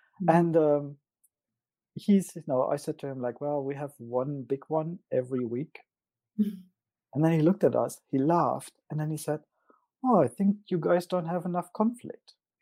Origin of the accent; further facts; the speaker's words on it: Germany; Well, I am actually from East Germany. Some people ask me why I'm saying East Germany, because actually the country I lived in doesn't exist anymore. I was 15 when the Berlin Wall came down